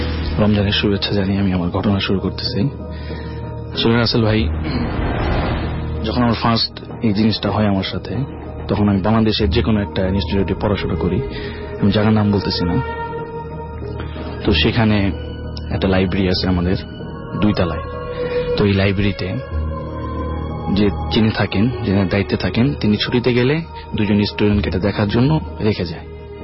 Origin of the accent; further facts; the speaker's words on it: Basabo, Dhaka Division, Bangladesh; now in Kuala Lumpur, Malaysia; আমি বাইরে থাকি, এখানে থাকি সবুজবাগ, বাসাবো থেকে আমি এসেছি।